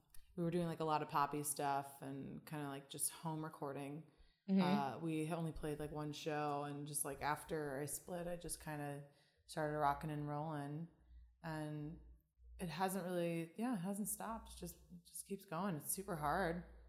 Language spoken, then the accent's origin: English; Florida, United States; it's actually a street name in my hometown of Florida.